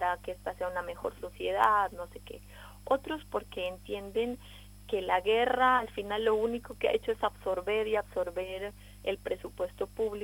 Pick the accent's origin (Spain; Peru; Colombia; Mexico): Colombia; el reto al que nos enfrentamos como colombianos y colombianas no es pequeño